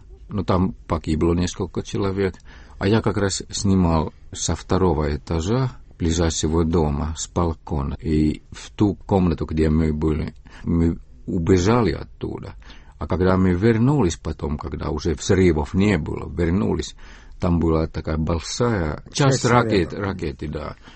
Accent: Estonia; может быть, они поняли, что я эстонец.

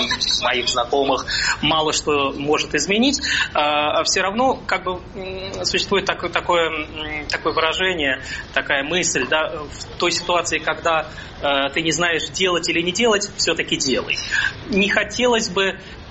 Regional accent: Saint Petersburg, Russia; now in Germany; скажем, в моем родном городе Петербурге

